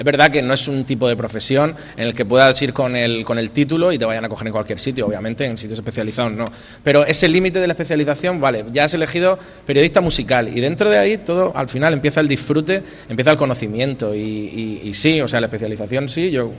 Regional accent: Almoradí, Valencian Community, Spain; now in Madrid, Spain; yo te voy a contar que salí de aquí, de Almoradí, me fui a Madrid, llevo 17 claro. años, ¿no?

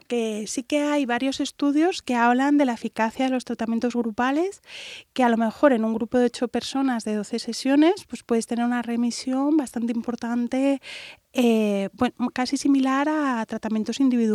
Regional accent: Comillas, Cantabria, Spain; also born or lived in Madrid; Soy de Comillas, un poquito un pueblo. Bueno, ¿sí? He vivido en Madrid, pero nací en Comillas, un pueblecito precioso que creo que vale la pena visitar. Pero bueno, hice la residencia en Santander

